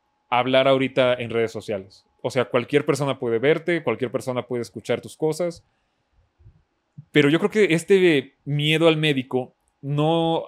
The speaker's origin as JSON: {"language": "Spanish", "region": "Durango", "country": "Mexico", "said": "yo soy de Durango"}